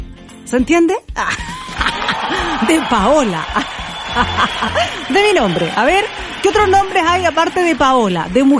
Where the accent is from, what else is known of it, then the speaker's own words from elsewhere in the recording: Hualpén, Biobío, Chile; La amo mucho, somos de Hualpín.